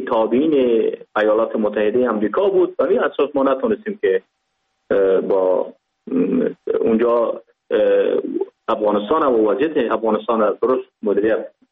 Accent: Pakistan; born or raised there

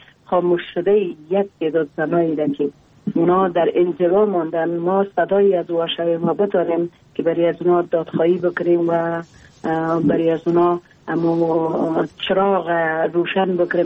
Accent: Takhar, Afghanistan; با وجودی که محدودیت ها بسیار زیاد در ولایت ما وجود داره، مشکلاتی

